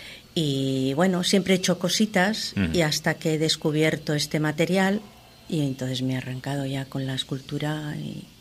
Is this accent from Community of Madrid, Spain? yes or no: no; Catalonia, Spain; yo soy un pueblo del Pirineo catalán, de Lérida, y me casé aquí. Llevo 27 años, o sea que soy... Ya soy de aquí, vamos.